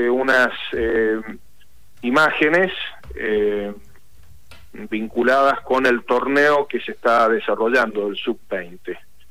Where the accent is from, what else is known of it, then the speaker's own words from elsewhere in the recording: Mendoza, Argentina; soy mendocino